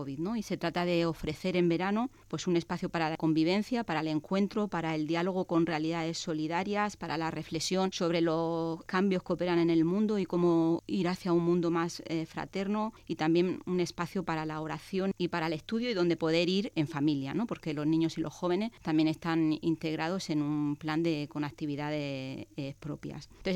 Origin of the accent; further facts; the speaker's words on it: Region of Murcia, Spain; No, soy murciana.